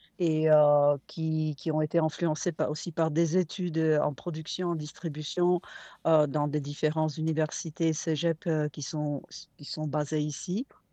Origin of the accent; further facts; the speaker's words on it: Prague, Czechia; moved away as an adult; now in Quebec, Canada; ici au Québec, je vis depuis 30 ans et je suis originaire de Prague, donc je suis tchèque d'origine. Et je suis ce qu'on appelle ici néo-canadien